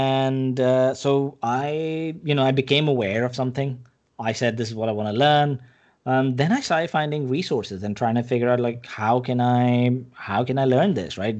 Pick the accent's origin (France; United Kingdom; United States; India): India; I grew up in India, and in India, basically, you either became a doctor or an engineer when I was growing up.